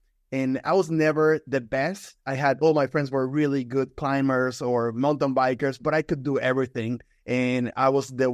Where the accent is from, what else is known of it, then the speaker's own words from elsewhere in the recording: Puerto Rico; So growing up in Puerto Rico. So Puerto Rico, it's my home and it's always going to be my home.